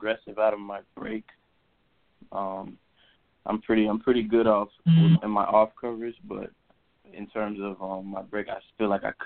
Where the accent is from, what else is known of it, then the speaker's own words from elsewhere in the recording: Miami, Florida, United States; I grew up in Miami, Florida, actually, and there's a lot of competition out here.